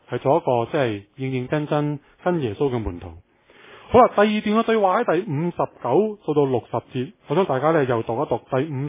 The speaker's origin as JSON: {"language": "Cantonese", "country": "China", "said": "其实用我们中国人的说话就是等我跟爸爸送了钟先"}